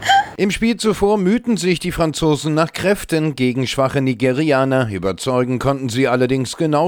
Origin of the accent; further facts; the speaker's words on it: Cologne, North Rhine-Westphalia, Germany; Nein, das denke ich nicht als Kölner, denn damit kenne ich mich ja aus.